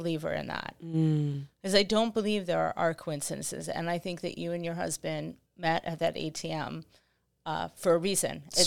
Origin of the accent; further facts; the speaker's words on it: Greenwich, Connecticut, United States; I grew up here in Greenwich and so did my parents, actually.